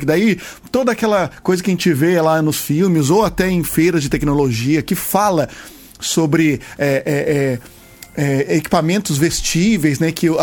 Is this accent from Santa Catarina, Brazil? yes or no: no; Jacareí, São Paulo, Brazil; Não, sou daqui de Jacareí mesmo.